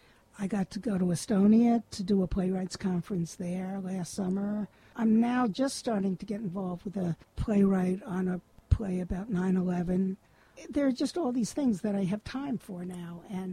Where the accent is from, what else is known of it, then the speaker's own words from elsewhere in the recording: Brooklyn, New York, United States; I grew up in Brooklyn, and so I went to public school. I went to PS8, and then I went to PS20, and then junior high school 117.